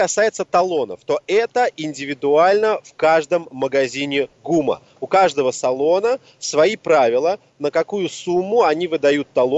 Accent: Moscow, Russia; как коренной москвич

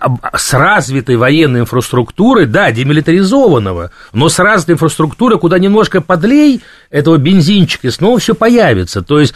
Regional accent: Donbas, Ukraine; Я сам выходец из Донбасса, у меня родители из Донбасса, бабушки, дедушки из Донбасса и прадедушки все оттуда.

